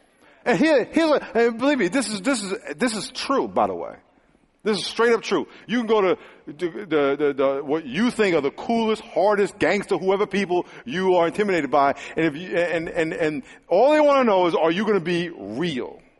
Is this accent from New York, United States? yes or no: yes; New York, United States; Philly, and I'm from New York. New York is a tough place.